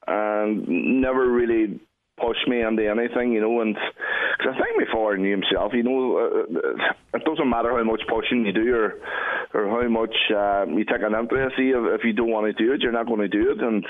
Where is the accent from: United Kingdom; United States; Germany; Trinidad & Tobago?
United Kingdom; Derry, Northern Ireland; I grew up in the Brandywell area, which is right beside the Bog Side